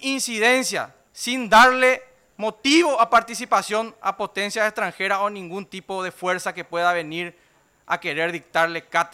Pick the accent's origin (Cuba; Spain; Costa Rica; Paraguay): Paraguay; Estimado embajador, te exijo como paraguayo, no como diputado, que respete la soberanía de nuestro país